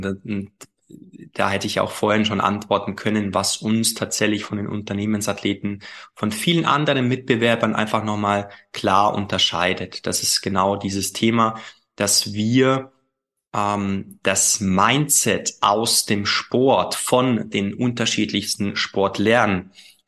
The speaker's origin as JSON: {"language": "German", "region": "Bavaria", "country": "Germany", "said": "Ich komme nochmals, ich komme aus dem Allgäu."}